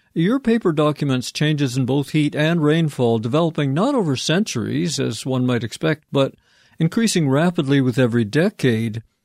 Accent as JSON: {"language": "English", "town": "Vancouver", "region": "British Columbia", "country": "Canada", "tie": "born or raised there", "said": "my hometown of Vancouver is a wet coastal city. We're very used to rain."}